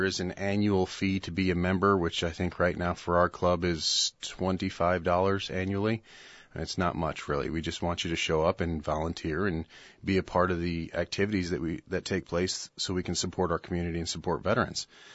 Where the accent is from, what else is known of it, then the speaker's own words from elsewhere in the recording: Morris, Illinois, United States; I grew up back in Morris, Illinois, I grew up around the VFW.